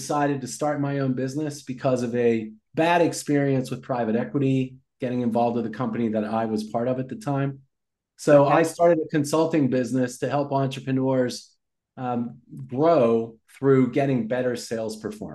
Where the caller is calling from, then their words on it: New Orleans, Louisiana, United States; Metro New Orleans.